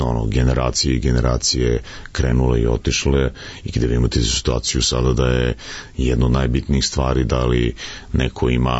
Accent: Nadalj, Vojvodina, Serbia; also born or lived in Vrbas / Kula; Nadalj. To je selo jedno pored Srbobrana. Ja sam rođen u Vrbasu i neposredno posle toga sam živio u tom selu koje se zove Nadalj, jedno prelepo selo u Bačkoj. Pa tek posle toga u Kuli, pa u Vrbasu srednja škola i onda u Beograd, na fakultet.

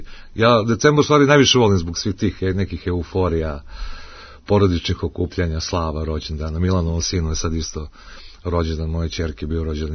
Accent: Valjevo, Šumadija and Western Serbia, Serbia; now in Belgrade, Serbia; Milan i ja već 40 godina živimo u Beogradu, ali svi znaju da smo mi rodom iz Valjeva, da imamo tamo porodičnu kuću

